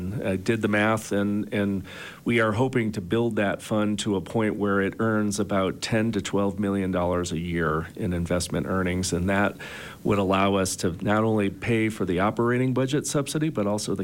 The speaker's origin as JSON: {"language": "English", "town": "Buffalo", "region": "New York", "country": "United States", "tie": "born or raised there", "said": "was a part of an event called the World University Games in 1993 in my hometown of Buffalo"}